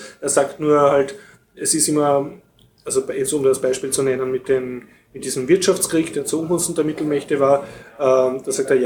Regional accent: Austria; Als Österreicher ist relativ unbefriedigend zu lesen

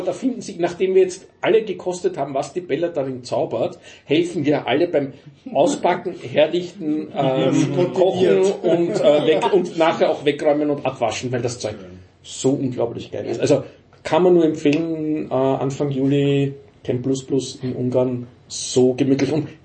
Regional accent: Vienna, Austria; Und als Wiener hatten wir ja einen gewissen Ruf.

